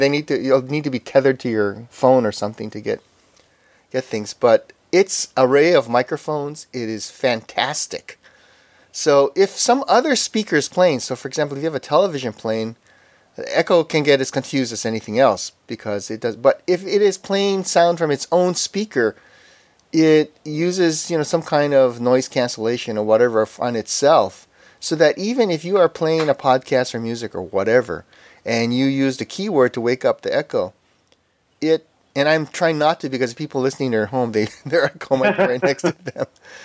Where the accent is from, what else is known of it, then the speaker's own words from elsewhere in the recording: Hawaii, United States; accent: Hawaiian; Sometimes it would not understand my Hawaiian accent or whatever